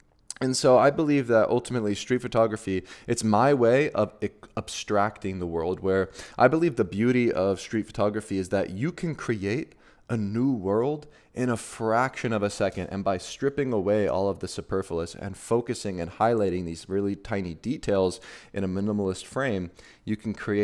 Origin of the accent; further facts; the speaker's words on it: Philadelphia, Pennsylvania, United States; a very iconic symbol of Philadelphia, my hometown.